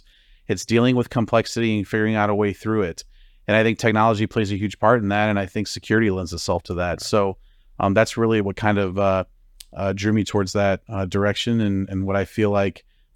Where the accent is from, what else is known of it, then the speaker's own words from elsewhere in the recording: Omaha, Nebraska, United States; I grew up in Omaha, Nebraska, and I watched what my brothers and sisters did.